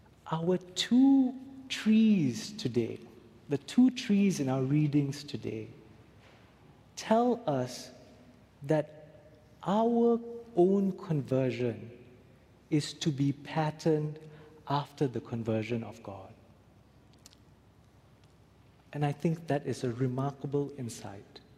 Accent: Malaysia; moved away; Years ago, when I was a kid growing up in Malaysia

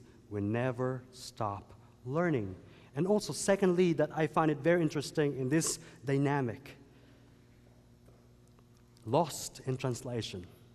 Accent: South Pasadena, California, United States; because I came from South Pasadena.

